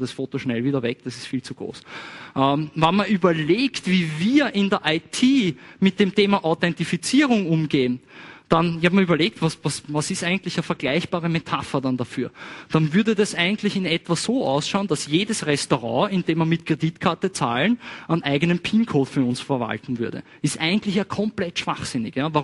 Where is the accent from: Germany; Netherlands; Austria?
Austria; wie man so klassischerweise bei uns in Österreich sagen würde